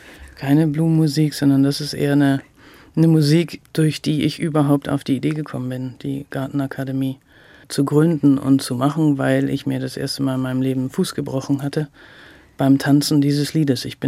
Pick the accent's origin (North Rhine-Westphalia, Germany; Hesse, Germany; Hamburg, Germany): Hamburg, Germany; born there; Ich bin ja Hamburgerin, gebürtige Hamburgerin.